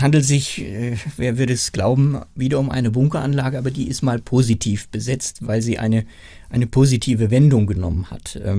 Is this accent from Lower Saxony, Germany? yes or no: yes; Lower Saxony, Germany; born there; now in Nuremberg, Germany; Ich als gebürtiger Niedersachse